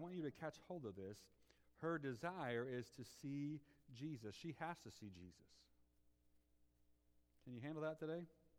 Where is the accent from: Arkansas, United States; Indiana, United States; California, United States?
Indiana, United States; Noblesville; you guys know I'm from Noblesville